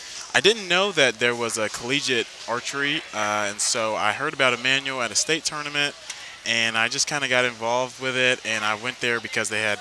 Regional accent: Elgin, South Carolina, United States; I am from Elgin, South Carolina.

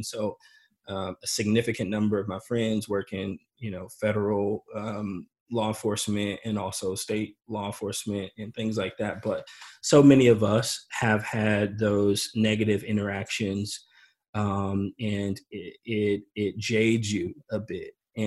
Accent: St. Louis, Missouri, United States; I was born and raised in St. Louis around not too far from Ferguson.

